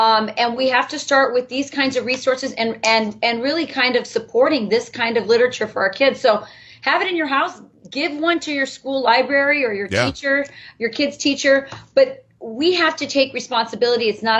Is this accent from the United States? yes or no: yes; United States; But I am an American, first and foremost. And I think we need to come back to that idea. When I was growing up in the 70s, that's when they started all this experimentation with bilingual education.